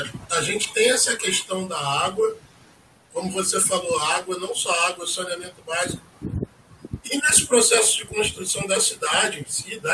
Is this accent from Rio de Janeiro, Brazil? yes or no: yes; Rio de Janeiro, Brazil; A gente cresceu no Rio, a gente sabe que desde de quando a gente era criança, essa situação já se estendia, né?